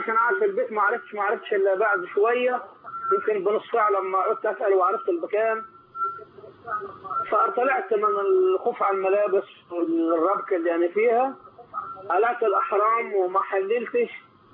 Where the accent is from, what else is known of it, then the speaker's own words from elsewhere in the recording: Egypt; أنا دي من مصر